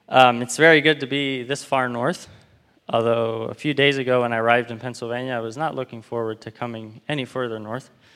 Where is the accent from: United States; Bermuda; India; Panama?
Panama; I grew up in Panama. My parents were self-supporting missionaries